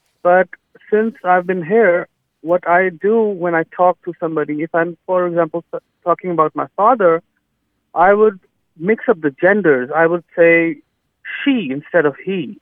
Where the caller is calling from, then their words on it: Houston, Texas, United States; English is a second language; I am calling from Houston.